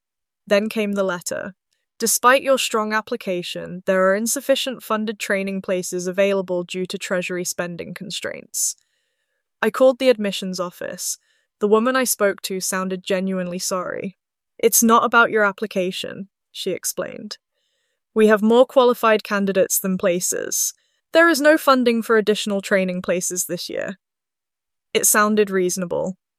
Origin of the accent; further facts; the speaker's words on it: Walkden, North West England, United Kingdom; I grew up in Walkden, where my mum worked as a healthcare assistant